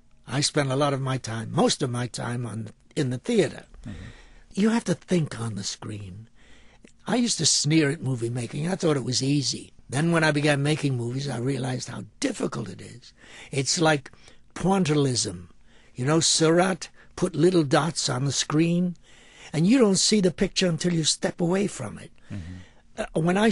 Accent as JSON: {"language": "English", "region": "New York", "country": "United States", "said": "I pleaded with him. I said, I'm from New York."}